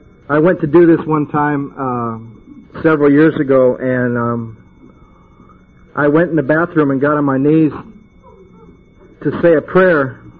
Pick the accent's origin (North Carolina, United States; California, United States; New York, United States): California, United States; Santa Monica; I'm from Santa Monica.